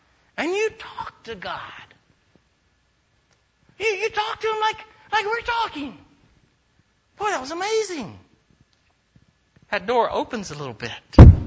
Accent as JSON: {"language": "English", "region": "North Carolina", "country": "United States", "said": "I'm from North Carolina. But I've lost my accent. But it can come back real quick if I've been there for a while and I eat grits."}